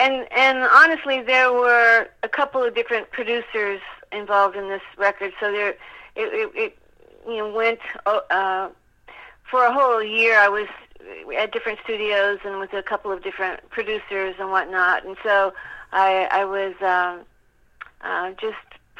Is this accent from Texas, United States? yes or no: yes; Dallas, Texas, United States; But, I mean, I rejected all things country and western when I was in Dallas because my mom was such a gigantic … fan. She was in her fan club, and it never stopped playing in my house when I was growing up